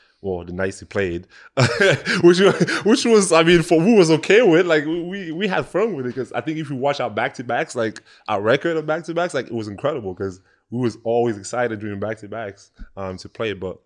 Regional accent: Douala, Littoral, Cameroon; because I'm from Douala in Cameroon.

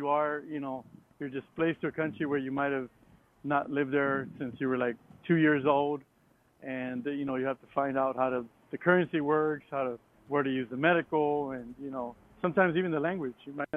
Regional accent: Compton, California, United States; So I grew up in Compton, California, and the reason I was deported, I was involved in a shooting

